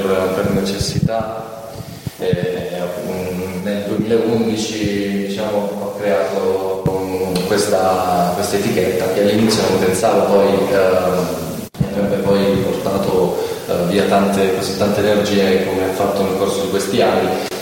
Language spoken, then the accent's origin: Italian; Taranto, Apulia, Italy; Poi io sono di origine, sono tarantino, sono pugliese, e cercheremo anche di arrivare in Puglia.